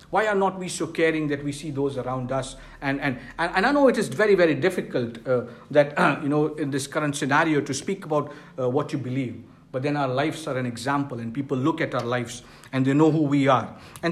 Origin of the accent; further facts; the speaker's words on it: India; because I come from India